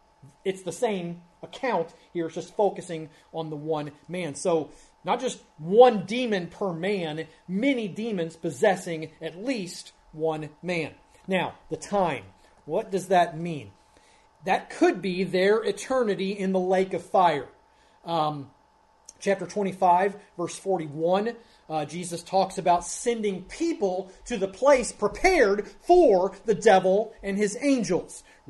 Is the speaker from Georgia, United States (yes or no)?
no; Ohio, United States; But growing up in Ohio, as a matter of fact, not just growing up, but when Ann and I had our first house, there was a pig farm about a mile from our house.